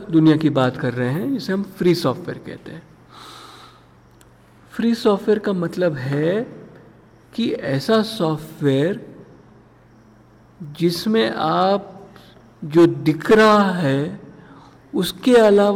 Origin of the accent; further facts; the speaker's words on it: Pune, Maharashtra, India; मैं पूना से हूँ